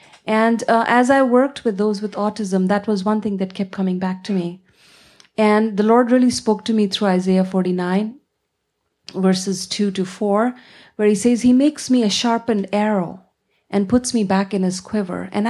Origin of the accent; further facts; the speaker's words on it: Kanpur, Uttar Pradesh, India; now in New Delhi, India; I currently live in New Delhi, and I was born and brought up in Kanpur, which is about six hours of train ride from New Delhi, and grew up in a Hindu family. Went to college in New Delhi and then converted to Christianity